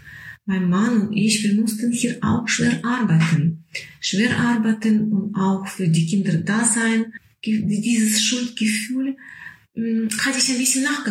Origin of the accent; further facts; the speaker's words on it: Ukraine; German is a second language; Und diese kurzen Urlaube in meiner Heimat sind immer sehr emotional. Und da spüre ich wirklich ganz deutlich, dass mein Herz gerissen ist. Und ein Teil meines Herzens ist in der Ukraine geblieben.